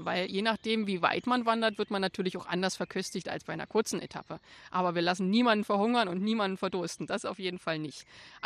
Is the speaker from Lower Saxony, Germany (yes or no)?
no; Berlin, Germany; Ich bin waschechte Berlinerin und habe in Eberswalde sogar studiert, Tourismus. Und komme daher aus der Region, bin verbunden mit der Region, bin natürlich auch häufig zu Hause.